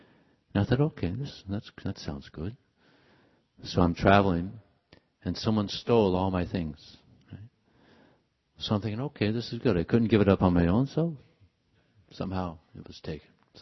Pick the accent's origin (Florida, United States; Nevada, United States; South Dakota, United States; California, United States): California, United States; Los Angeles; I grew up here in Los Angeles, and I was your average young nonsense, malecha, rascal, L.A. kid doing all nonsense.